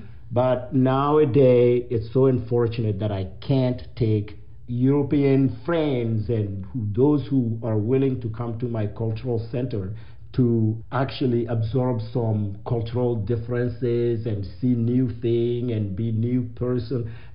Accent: Mali; Yes, I come from Mali. I come from a very small village, and I never grew up rich.

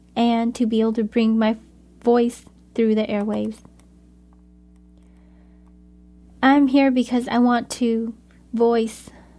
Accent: California, United States; I am Hmong American. Hmong is spelled H-M-O-N-G, and the H is silent. I am a natural born citizen, a California native.

